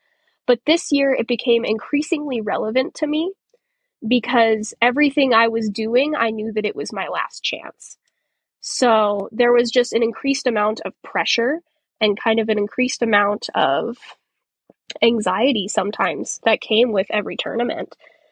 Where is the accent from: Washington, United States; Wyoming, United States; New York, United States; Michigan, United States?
Wyoming, United States; Cheyenne; State, finally getting to have it in my hometown of Cheyenne again, was really, really cool